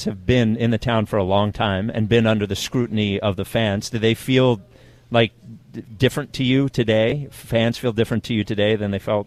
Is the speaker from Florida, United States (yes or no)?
no; Philadelphia, Pennsylvania, United States; as a Philadelphian, I am waiting for the bad thing to happen.